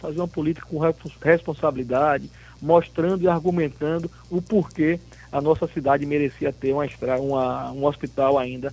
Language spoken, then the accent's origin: Portuguese; Bahia, Brazil; porque eu sou baiano, aí em Ilhéus é onde minha família mora